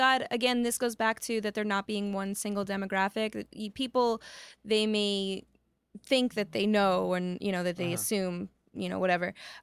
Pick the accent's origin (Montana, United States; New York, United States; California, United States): New York, United States; New York City; born there; I was born in Lenox Hill Hospital, but my parents didn't live in New York City